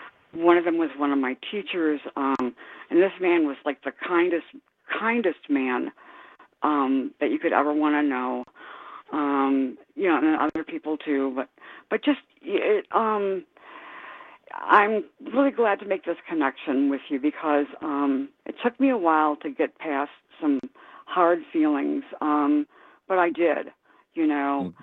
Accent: Richland Center, Wisconsin, United States; As a kid, I loved growing up in Richland Center, I did.

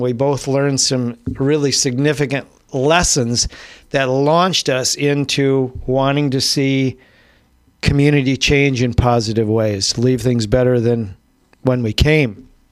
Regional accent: Richland Center, Wisconsin, United States; Because Tom is, you know, from Madison. I'm from Richland Center.

